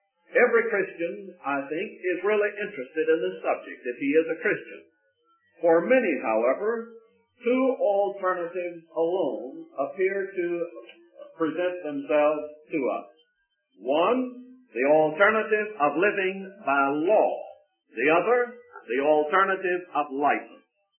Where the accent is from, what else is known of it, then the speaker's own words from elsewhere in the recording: United States; But I think that as an American, I understood that.